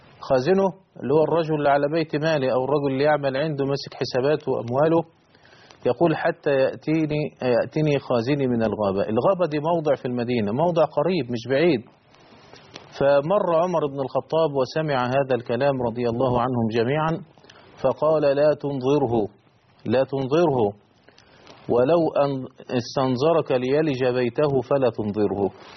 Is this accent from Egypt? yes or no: yes; Egypt; طب قد يحدث في بعض الاحيان كما يحدث عندنا في مصر